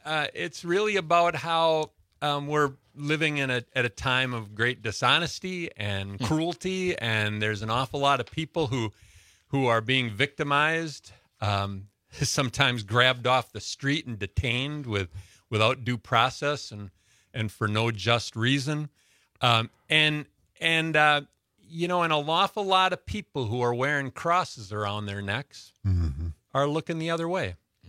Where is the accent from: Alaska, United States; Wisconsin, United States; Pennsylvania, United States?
Wisconsin, United States; when I was growing up in Clark County, we lived on a gravel road. We had a dairy farm about 1.5 miles down a gravel road.